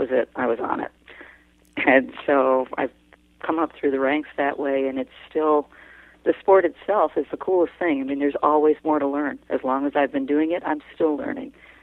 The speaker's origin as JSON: {"language": "English", "town": "New York City", "region": "New York", "country": "United States", "said": "Well, I am from New York City originally and always had to fight to ride because my folks thought a horse was a colossal waste of money."}